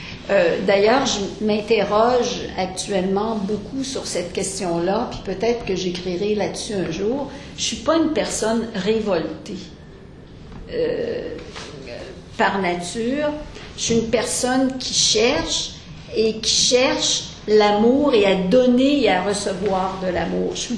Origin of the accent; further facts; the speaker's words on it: Sherbrooke, Quebec, Canada; Je viens de Sherbrooke, une ville à la frontière des États-Unis.